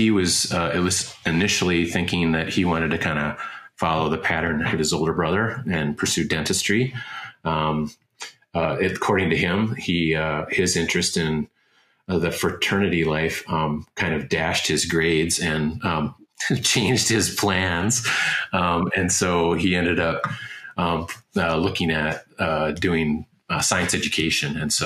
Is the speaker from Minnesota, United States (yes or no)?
yes; Fergus Falls, Minnesota, United States; So I was born and raised in Fergus Falls, Minnesota. So it's kind of the west central part of the state.